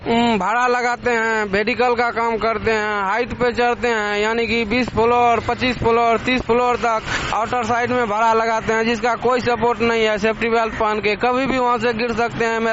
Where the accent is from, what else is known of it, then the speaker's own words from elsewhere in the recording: Bihar, India; now in Delhi, India; बिहार से।